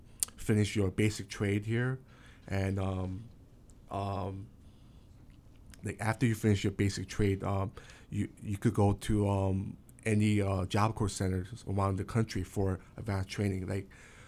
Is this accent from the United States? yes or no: yes; New York City, New York, United States; And I'm from New York City.